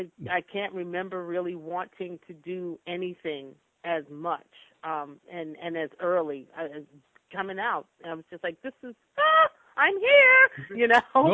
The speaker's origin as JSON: {"language": "English", "region": "New York", "country": "United States", "lives_now": "Los Angeles, United States", "said": "I live in L.A., but I'm from New York. I am a New Yorker. I will always be a New Yorker."}